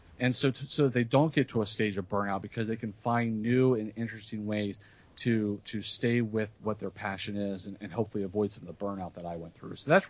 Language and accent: English; Cincinnati, Ohio, United States; And I grew up in Cincinnati area, and I didn't come from a musical family. And I didn't come from really a great musical area either.